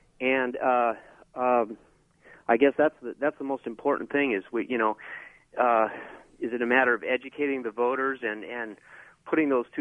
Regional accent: California, United States; I have to tell you, I'm from California

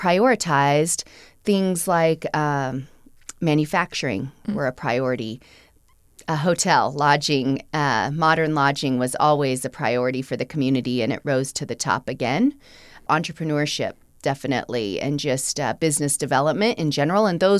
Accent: Powell, United States; So just because I'm from Powell, I definitely didn't know them in this capacity.

